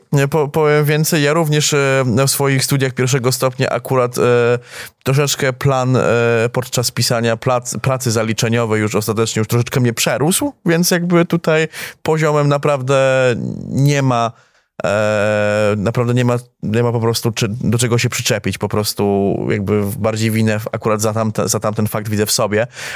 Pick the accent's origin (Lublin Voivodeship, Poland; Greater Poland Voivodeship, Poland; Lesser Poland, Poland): Lesser Poland, Poland; ja akurat jestem stąd, pochodzę właśnie ze wsi, powiedziałbym koło Nowego Sącza, ale no jestem relatywnie blisko miasta